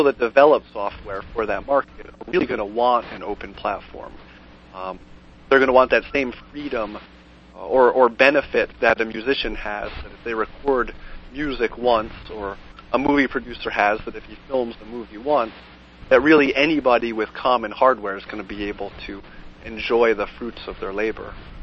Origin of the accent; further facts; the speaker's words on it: Scranton, Pennsylvania, United States; now in New Jersey, United States; But I'm normally from Scranton.